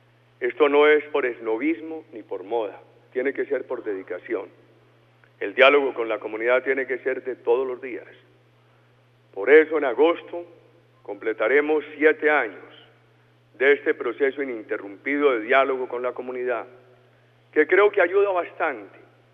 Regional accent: Colombia; o la noción como los colombianos entendemos el concepto de empresa.

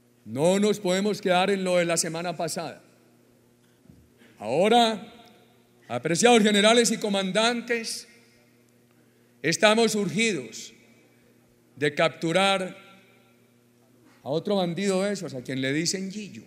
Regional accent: Colombia; como los colombianos nos sentimos orgullosos de ellos

